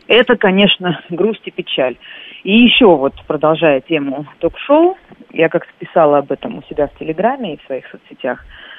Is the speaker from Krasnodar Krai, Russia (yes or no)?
yes; Krasnodar Krai, Russia; Я выросла на Кубани, я очень люблю эту кубанскую балачку